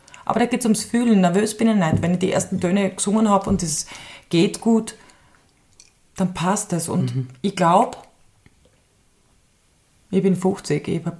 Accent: Graz, Styria, Austria; Ich bin Graz aufgewachsen, ich bin Grazerin, ich habe dort studiert, ich bin dort zur Schule gegangen, ich habe sehr viele Freundschaften dort.

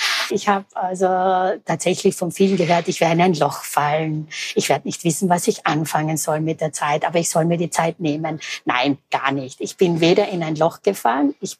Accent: Carinthia, Austria; habe davor in Deutschland gearbeitet. Meine Heimat ist Kärnten und auch soziales Umfeld teilt sich österreichweit halt, auch in Wien weiter ein, war ich auch lange in der Arbeit.

